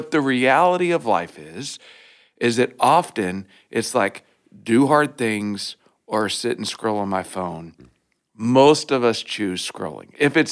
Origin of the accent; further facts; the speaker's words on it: Oklahoma, United States; I grew up in Oklahoma, a lot of Native American history, realities there. I love that background. Growing up, I would see buffalo, et cetera, et cetera.